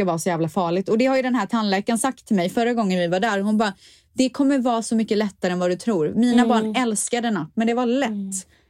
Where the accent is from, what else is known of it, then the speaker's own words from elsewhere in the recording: Borås, Västra Götaland County, Sweden; Ja, men jag är från Borås och där säger vi midsommar.